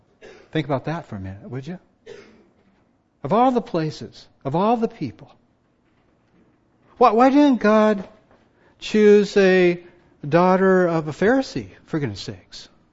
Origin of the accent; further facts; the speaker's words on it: Granite Falls, United States; they found out I was from Granite Falls, and I'd see their eyebrows go up.